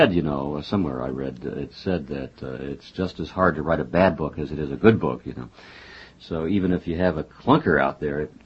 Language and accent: English; Wichita, Kansas, United States; And, of course, I'm from Wichita, Kansas.